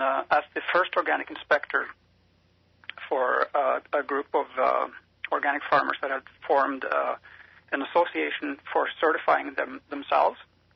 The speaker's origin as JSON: {"language": "English", "country": "Norway", "tie": "born or raised there", "second_language": "English", "said": "I studied agronomy in Norway. I grew up in Norway."}